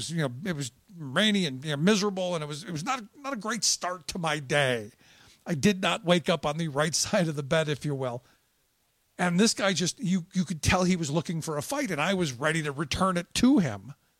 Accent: Cleveland, Ohio, United States; I said, you know, my hometown of Cleveland.

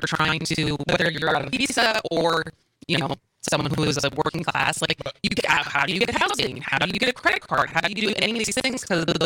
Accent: Madison, Wisconsin, United States; I grew up in Madison, and I literally had a conversation with my mom this weekend, who they live in Wisconsin Rapids

